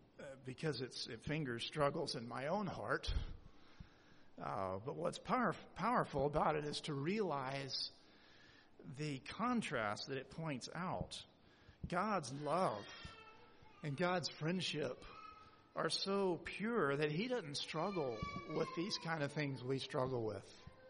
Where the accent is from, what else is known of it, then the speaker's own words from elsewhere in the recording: Birmingham, Alabama, United States; Yeah, I grew up in Birmingham, Alabama